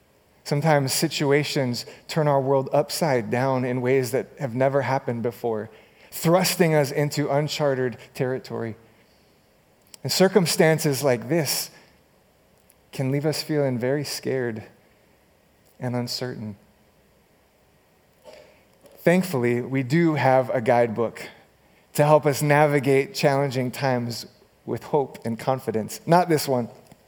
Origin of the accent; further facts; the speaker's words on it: Hawaii, United States; I grew up in Hawaii where we actually had sharks in the ocean.